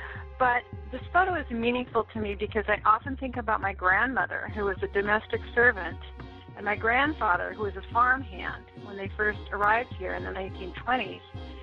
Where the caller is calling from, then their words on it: Portland, Oregon, United States; Hi, this is … I'm calling from Portland, Oregon.